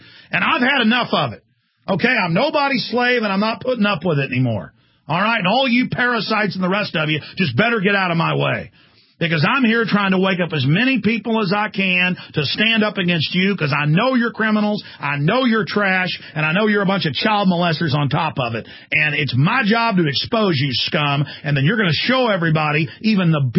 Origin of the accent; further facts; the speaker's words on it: Texas, United States; I'm a Texan.